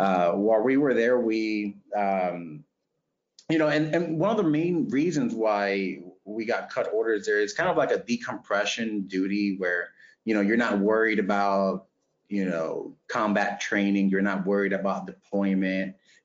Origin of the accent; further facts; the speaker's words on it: Puerto Rico; born there; And to add to that, I was born in Puerto Rico